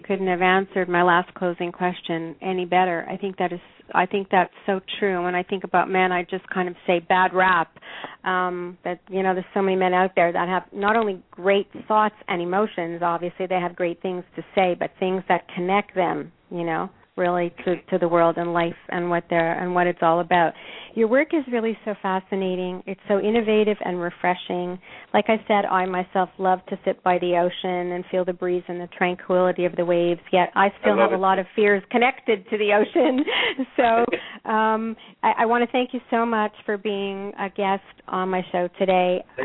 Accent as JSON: {"language": "English", "country": "Canada", "said": "I so understand that being Canadian, being not having grown up in the United States anyhow"}